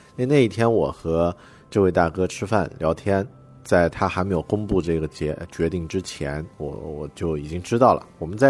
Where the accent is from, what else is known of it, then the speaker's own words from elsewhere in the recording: Yunnan, China; 我也是云南人，比你更惨